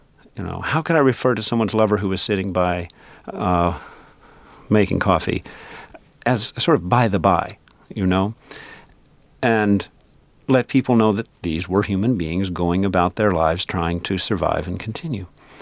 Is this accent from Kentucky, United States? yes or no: yes; Kentucky, United States; accent: Kentucky; in which I sort of slip back into my Kentucky accent a little bit, though it's not real strong. And it's not phony. It just happens when I'm there.